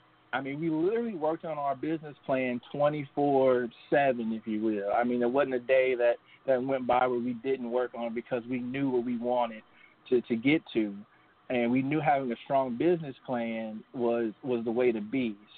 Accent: Evansville, Indiana, United States; Yes, Evansville, Indiana, where I was born and raised.

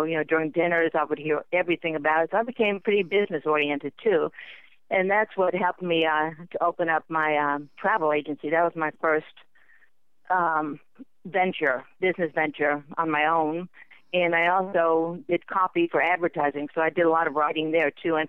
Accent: Memphis, Tennessee, United States; born there; Okay, I was born in Memphis, Tennessee, at Baptist Hospital

